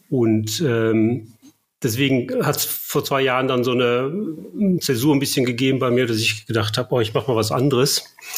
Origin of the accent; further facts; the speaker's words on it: Bochum, North Rhine-Westphalia, Germany; now in Hamburg, Germany; seit über 20 Jahren in Hamburg. Da haben wir auch unsere zwei Töchter großgezogen. Ursprünglich komme ich aus dem Ruhrgebiet, aus Bochum, genauer gesagt